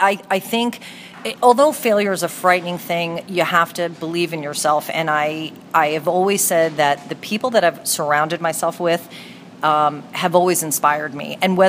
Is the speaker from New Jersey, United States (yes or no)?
yes; New Jersey, United States; I was born and raised in New Jersey and decided that I wanted to get out of small town living and try going to school in a bigger city